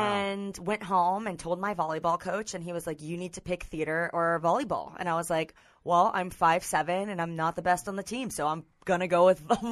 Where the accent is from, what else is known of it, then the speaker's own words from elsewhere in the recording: Miami, Florida, United States; also born or lived in Broward County, Florida; So originally, I was born in Broward County, Florida